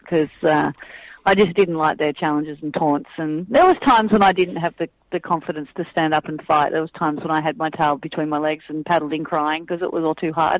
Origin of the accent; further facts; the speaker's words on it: Manly, New South Wales, Australia; So growing up in Manly and encountering hostility and challenges and threats